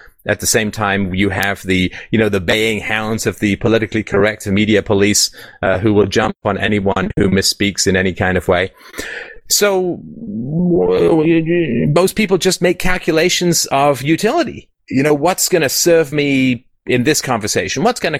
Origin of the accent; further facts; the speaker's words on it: Canada; I'm from Canada, so Ski Hills are my middle name.